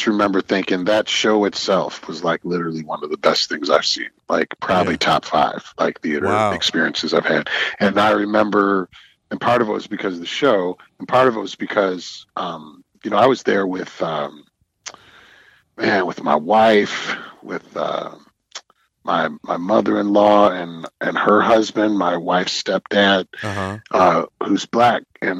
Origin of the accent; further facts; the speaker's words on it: Evanston, Illinois, United States; Yeah, I grew up in Evanston.